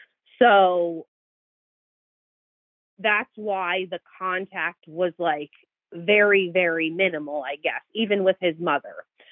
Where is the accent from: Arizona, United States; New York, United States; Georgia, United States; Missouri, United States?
Arizona, United States; born there; So I was born in Arizona.